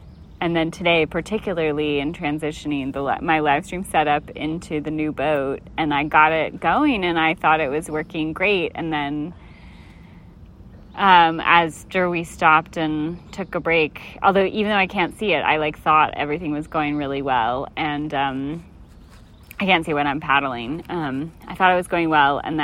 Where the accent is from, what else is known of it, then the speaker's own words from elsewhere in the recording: New York, United States; I'm from New York and Rachel's from Atlanta or from Macon in Georgia.